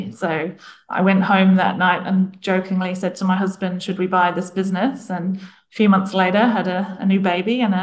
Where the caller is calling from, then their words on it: New Zealand; I'm calling from New Zealand today.